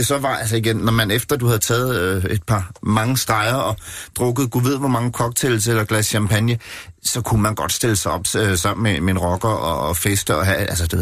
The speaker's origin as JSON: {"language": "Danish", "region": "Capital Region of Denmark", "country": "Denmark", "tie": "born or raised there", "said": "jeg er født og opvokset i Rungsted Kyst, men vi flyttede til Bornholm, da jeg var meget ung"}